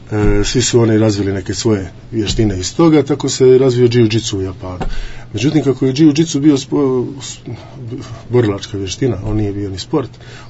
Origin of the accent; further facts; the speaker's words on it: Dubrovnik, Dubrovnik-Neretva County, Croatia; mi smo džudaši iz Dubrovnika